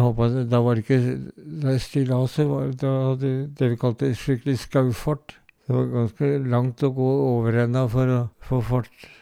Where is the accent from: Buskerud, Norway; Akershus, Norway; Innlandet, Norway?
Buskerud, Norway; Skoger; i og med at jeg bodde i Skoger, så måtte jeg til Tønsberg. Så det var det som var sykehuset for de hjemme i Skoger eller Skauer, som vi sa.